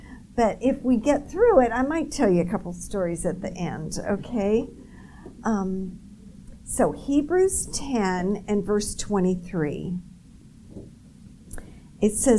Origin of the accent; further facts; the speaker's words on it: California, United States; because I'm from California.